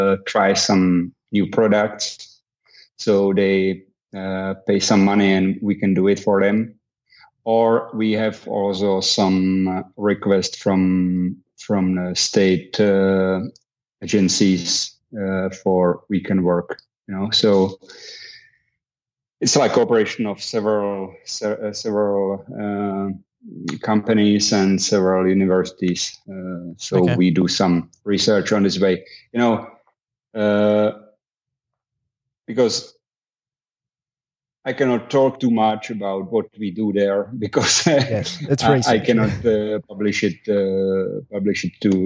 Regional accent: Czechia; English is a second language; So I'm from Czech Republic. This is a small country in the middle of Europe.

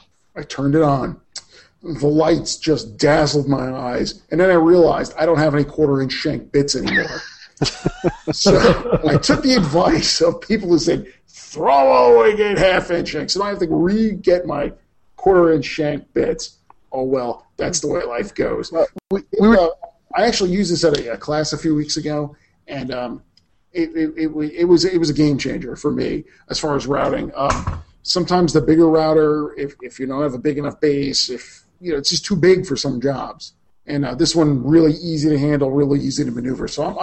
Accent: New Jersey, United States; born there; And since I was born in Jersey, it's always sunny there.

